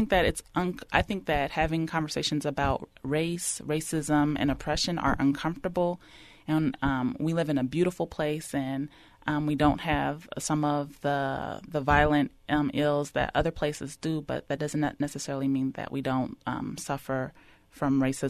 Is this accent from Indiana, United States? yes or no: yes; Gary, Indiana, United States; I'm originally from Gary, Indiana, and there was a great migration of black or African-American people to that area to work in the steel mills